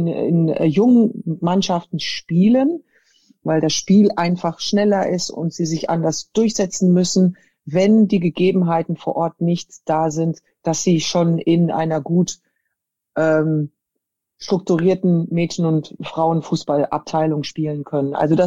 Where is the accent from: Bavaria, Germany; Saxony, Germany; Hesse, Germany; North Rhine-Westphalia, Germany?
Hesse, Germany; Frankfurt; ich komme aus Frankfurt, das war mein Team.